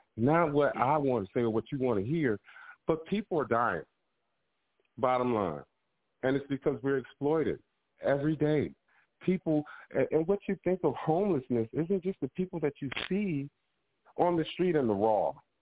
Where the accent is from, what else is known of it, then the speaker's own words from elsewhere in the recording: Chicago, Illinois, United States; I'm from Chicago.